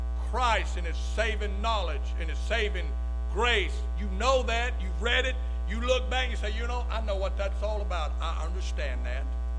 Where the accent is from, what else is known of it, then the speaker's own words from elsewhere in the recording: Mobile, Alabama, United States; For those of you who didn't know, I was raised in Mobile, Alabama.